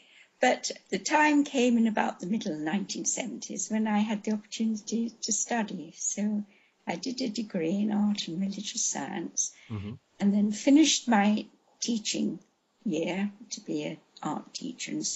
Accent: London, United Kingdom; I grew up in London, in North London. I was a schoolgirl during the war.

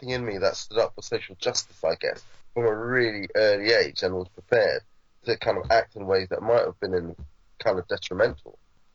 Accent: Jamaica; And there's a story I remember from being a child. I grew up in Jamaica.

